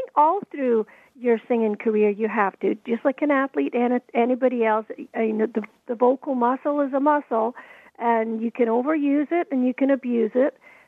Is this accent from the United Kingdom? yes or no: yes; Scotland, United Kingdom; Of course, Sean Connery, being Scottish himself, he's my favorite James Bond of all time.